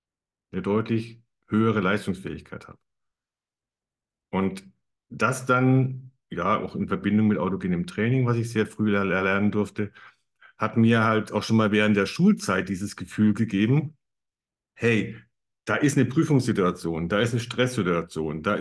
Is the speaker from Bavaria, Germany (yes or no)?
yes; Ansbach, Bavaria, Germany; Okay, also wo ich herkomme, ich wollte erst sagen aus Ansbach